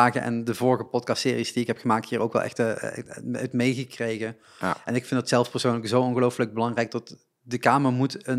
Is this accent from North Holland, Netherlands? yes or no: no; Limburg, Netherlands; ik kom natuurlijk uit Limburg